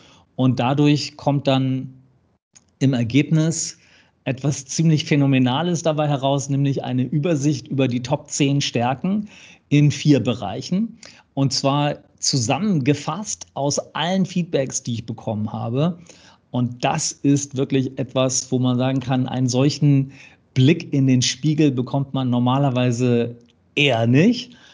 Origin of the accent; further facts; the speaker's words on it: Hamburg, Germany; gebürtiger Hamburger, habe hier quasi meine komplette Berufs- und Ausbildungszeit in Hamburg verbracht